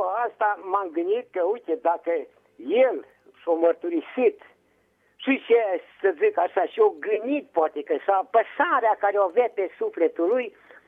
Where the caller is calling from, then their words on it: Bistrița, Bistrița-Năsăud, Romania; Sunt de la Bistrița